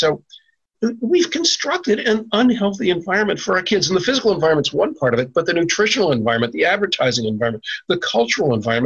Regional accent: New Jersey, United States; and I grew up in New Jersey, we had the so-called projects in Jersey City, Newark, and these other cities.

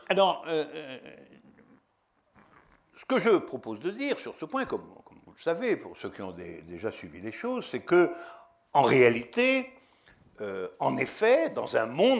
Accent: Toulouse, Occitanie, France; Je me souviens quand j'étais jeune à Toulouse, les Espagnols n'étaient pas comme...

